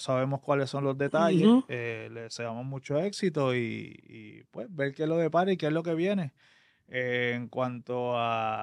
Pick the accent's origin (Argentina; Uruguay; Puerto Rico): Puerto Rico; nosotros como puertorriqueños